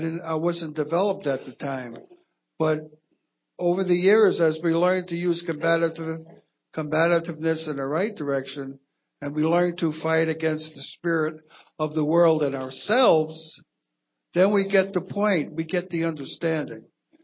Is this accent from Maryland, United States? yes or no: no; Detroit, Michigan, United States; from Detroit.